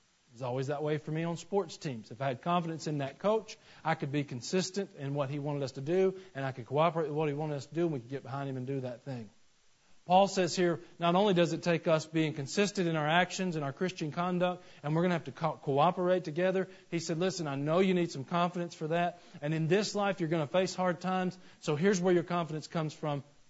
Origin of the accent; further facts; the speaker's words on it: Georgia, United States; now in Tennessee, United States; stop saying I'm from Georgia because I'm from Tennessee now.